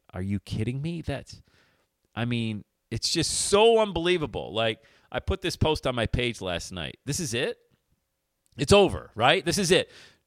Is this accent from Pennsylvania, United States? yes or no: yes; Bradford, Pennsylvania, United States; also born or lived in Loveland, Ohio; my hometown of Bradford, PA, my adopted hometown of Loveland, Ohio